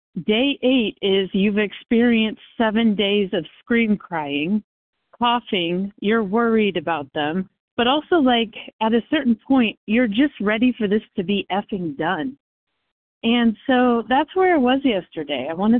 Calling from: Missouri, United States; I'm calling from Missouri.

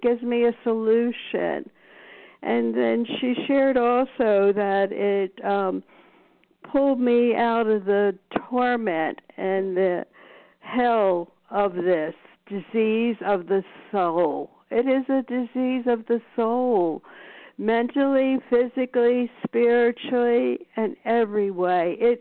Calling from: Las Vegas, Nevada, United States; Nevada, Las Vegas.

